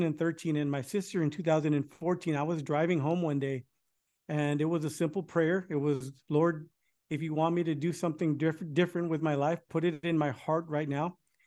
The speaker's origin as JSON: {"language": "English", "town": "Mission", "region": "Texas", "country": "United States", "said": "So I am from Mission, Texas, where for the 6th year in a row, together with our sister cities of McAllen, Texas and Edinburgh, Texas"}